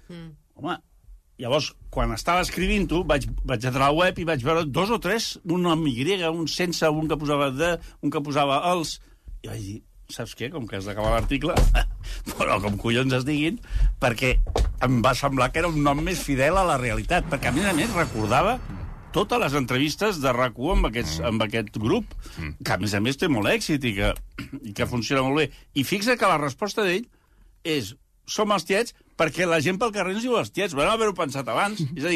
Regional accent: Catalonia, Spain; com a catalans

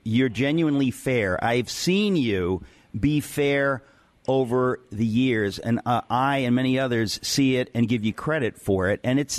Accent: Queens, New York, United States; Well, I have to say, we're both New Yorkers. I grew up in Queens.

